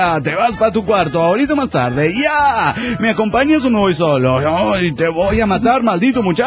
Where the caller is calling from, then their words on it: Guadalajara, Jalisco, Mexico; Soy el valedor de Guadalajara, Jalisco, México.